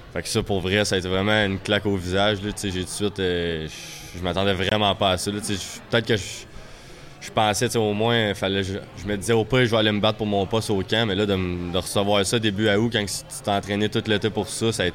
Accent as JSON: {"language": "French", "town": "Victoriaville", "region": "Quebec", "country": "Canada", "tie": "born or raised there", "said": "Victoriaville m'a donné une chance dans ma ville natale, à mon camp à 18 ans."}